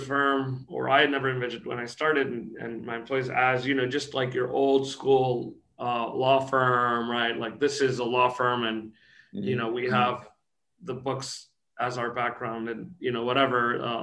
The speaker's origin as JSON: {"language": "English", "country": "Puerto Rico", "tie": "born or raised there", "also_born_or_lived": "New York, United States", "said": "But I was born in New York, actually U.S., but lived here in Puerto Rico as a kid, right? So like you said, I've been raised in Puerto Rico, lived here all my life."}